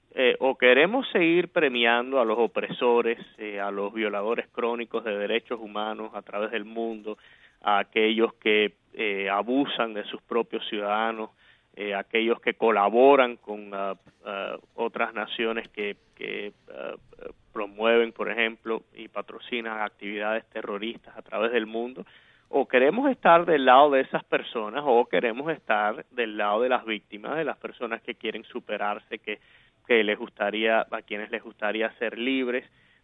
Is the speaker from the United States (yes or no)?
yes; United States; born there; en el caso mío es mi deber como hijo de cubanos, porque aunque soy norteamericano de nacimiento, llevo a Cuba y a cada cubano en el corazón.